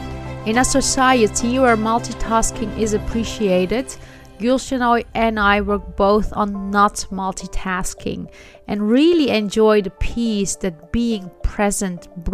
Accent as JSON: {"language": "English", "town": "Amsterdam", "region": "North Holland", "country": "Netherlands", "said": "from Amsterdam"}